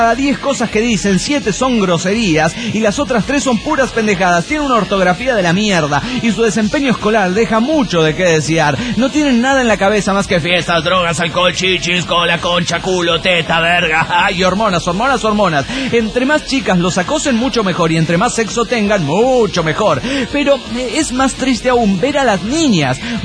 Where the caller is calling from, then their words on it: Mexico City, Mexico; del DF Mexicano.